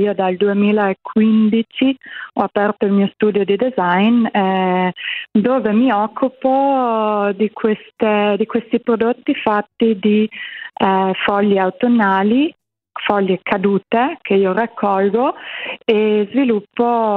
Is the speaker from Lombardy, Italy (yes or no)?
no; Trentino-Alto Adige, Italy; accent: South Tyrolean dialect; perché nel nostro dialetto altoatesino LAB significa proprio foglie